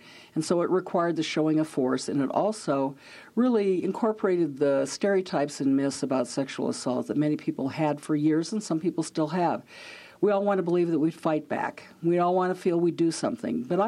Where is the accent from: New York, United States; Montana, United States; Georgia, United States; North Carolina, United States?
Montana, United States; I grew up on the Fort Peck Reservation